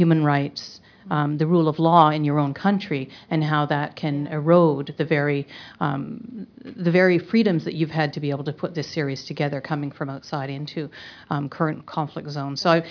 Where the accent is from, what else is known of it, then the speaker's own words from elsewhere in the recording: Canada; I'm visiting from Canada.